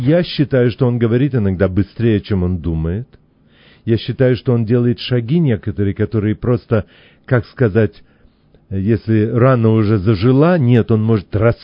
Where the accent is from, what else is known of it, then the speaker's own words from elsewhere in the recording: Latvia; я не говорил ему из России, я сказал ему, я из Латвии